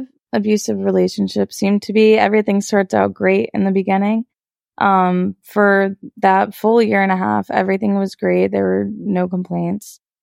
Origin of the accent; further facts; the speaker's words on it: New York, United States; So I grew up in New York in Westchester. I went to high school there.